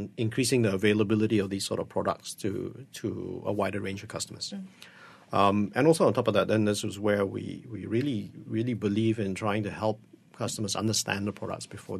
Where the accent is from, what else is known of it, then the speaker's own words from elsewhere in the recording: Malaysia; Yes, I am Malaysian. But it so happens I was living in Singapore at that time